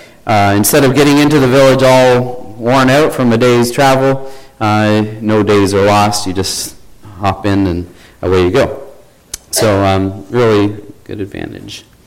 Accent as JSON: {"language": "English", "town": "Bancroft", "region": "Ontario", "country": "Canada", "tie": "born or raised there", "said": "I grew up in Bancroft, as was stated. We have 3,500 people."}